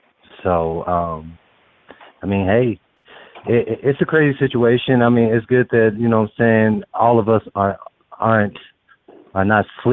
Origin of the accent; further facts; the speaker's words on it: St. Louis, Missouri, United States; I was born and raised in St. Louis, established in 78.